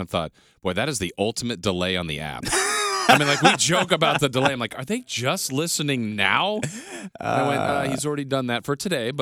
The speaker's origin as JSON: {"language": "English", "region": "Minnesota", "country": "United States", "said": "I'm from Minnesota. Got family, friends."}